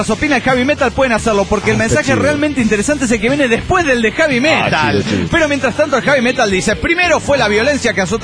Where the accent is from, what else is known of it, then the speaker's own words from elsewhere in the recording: Guatemala; de Guatemala.